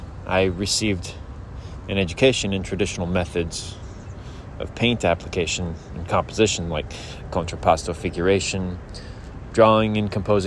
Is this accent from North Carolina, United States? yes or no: no; Philadelphia, Pennsylvania, United States; I grew up in Philadelphia, which is just a beautiful, fantastic city. Some of my most vivid memories are walking around Center City, the old cobblestone streets